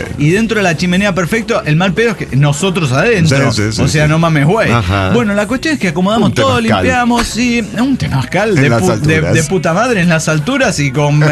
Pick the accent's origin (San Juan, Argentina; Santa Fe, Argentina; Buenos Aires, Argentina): Santa Fe, Argentina; como buenos argentinos santafesinos que somos, una parrilla